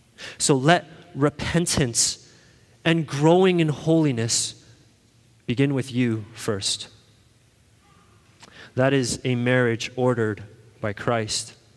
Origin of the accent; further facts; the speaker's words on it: Canada; And so since we are Canadian citizens, and we live here in the province of Ontario